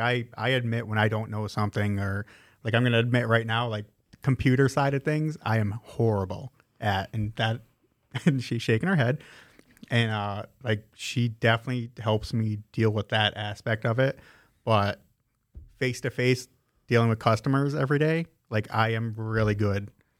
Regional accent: Moosic, Pennsylvania, United States; I grew up in Moosic.

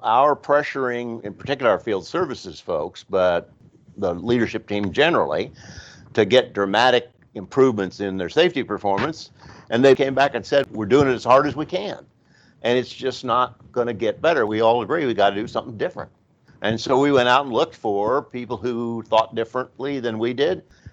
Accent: Dodge City, Kansas, United States; I was born in Kansas, Dodge City. Grew up there in Kansas, went to KU

